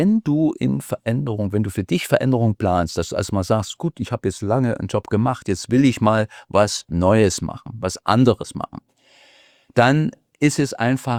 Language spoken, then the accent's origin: German; Görlitz, Saxony, Germany; Ich bin also, wie gesagt, aufgewachsen, geboren in Sachsen, aufgewachsen in der Lausitz, in Görlitz, dann auch zur Schule gegangen.